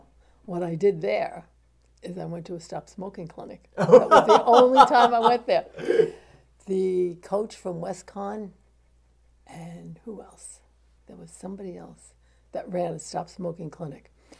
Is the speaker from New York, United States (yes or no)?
yes; New York City, New York, United States; Well, in the neighborhood I grew up in Upper Manhattan, everybody knew everybody.